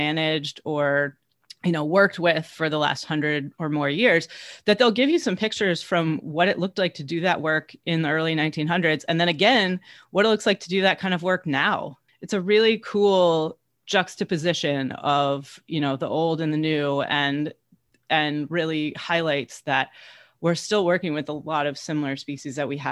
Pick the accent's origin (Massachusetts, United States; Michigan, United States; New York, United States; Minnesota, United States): Michigan, United States; I grew up in Michigan, and so near the Great Lakes